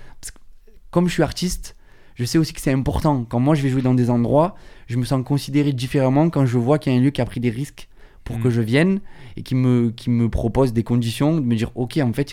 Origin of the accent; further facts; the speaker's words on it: Marseille, Provence-Alpes-Côte d'Azur, France; c'est ok, on est marseillais, il n'y a pas grand-chose.